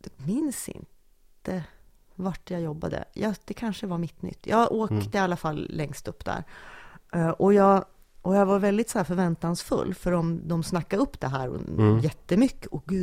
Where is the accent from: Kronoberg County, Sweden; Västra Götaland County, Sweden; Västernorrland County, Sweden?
Västernorrland County, Sweden; jag är uppvuxen vid Ångermanälven.